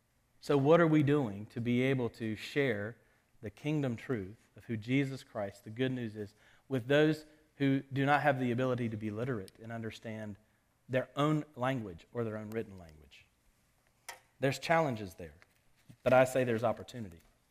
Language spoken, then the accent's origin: English; United States; now in Canada; I'm not from Canada, I'm from the U.S.